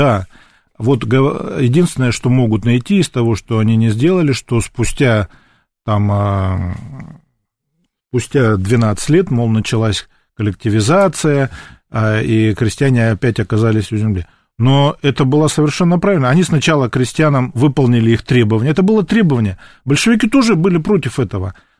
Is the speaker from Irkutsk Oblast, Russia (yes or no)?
no; Tuapse, Krasnodar Krai, Russia; захватили Сочинский район, кстати говоря, мой родной город Туапсе.